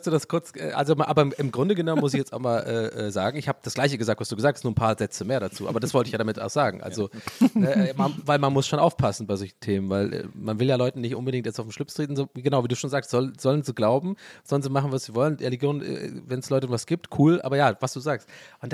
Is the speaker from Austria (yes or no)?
no; Ireland; German is a second language; als Ire liegt es mir auch, glaube ich, einfach in den Genen, dass wir uns darüber lustig machen müssen